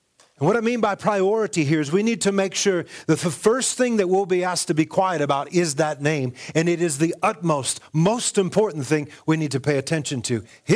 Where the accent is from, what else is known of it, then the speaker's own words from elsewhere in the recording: United States; But again, especially in our culture, being an American, I can say it, we don't pray enough.